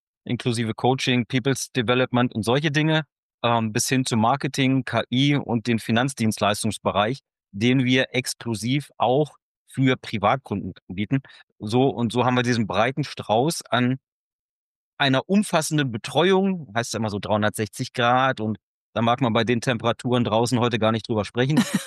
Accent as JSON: {"language": "German", "town": "Evessen", "region": "Lower Saxony", "country": "Germany", "tie": "born or raised there", "also_born_or_lived": "Florida, United States", "said": "für 5 Jahre in Florida und zurück in Deutschland, was immer meine Heimat war, der schöne Ort Evesen am Elm."}